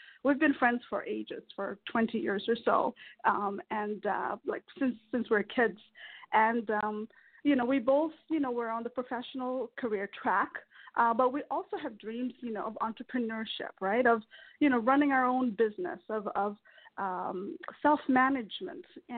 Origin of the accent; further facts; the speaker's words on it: Ottawa, Ontario, Canada; now in Toronto, Canada; I do live in Toronto, Ontario. I was raised in Ottawa, but I moved here for business school where I did my MBA at Schulich.